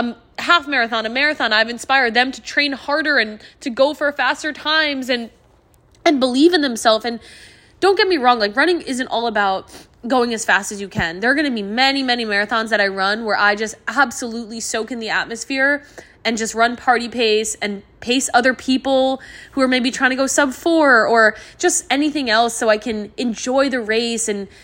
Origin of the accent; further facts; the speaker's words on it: New York City, New York, United States; I'm from New York and I live here now again after coming back, you know, after graduating from college. And so to run a marathon in your home city is truly so special.